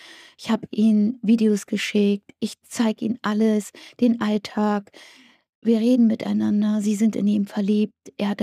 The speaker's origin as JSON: {"language": "German", "country": "Germany", "tie": "born there", "said": "Und ich bin stolz darauf, dass er da leben wird, wo ich geboren bin."}